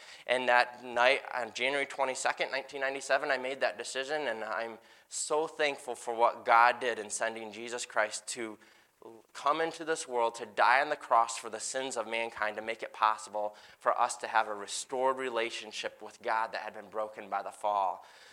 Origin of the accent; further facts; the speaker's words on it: Shelby Township, Michigan, United States; I grew up in Shelby Township. I'm the number six of seven